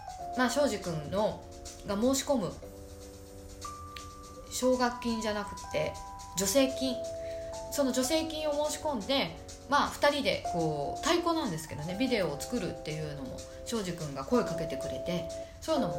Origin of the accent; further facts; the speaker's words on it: Brazil; まあ、ブラジル人だからひれ伏さないですけど